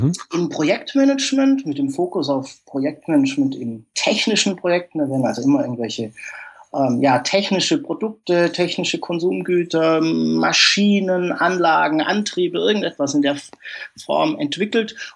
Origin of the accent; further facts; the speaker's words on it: Germany; ich bin aus Deutschland.